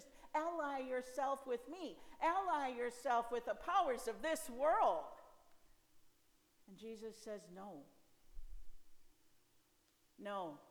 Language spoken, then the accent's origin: English; Buffalo, Minnesota, United States; So Stratford is not my hometown. Buffalo, Minnesota is my hometown. If I were to go back there and preach, they would expect me to say all kinds of nice things. And I would. I had a great childhood there.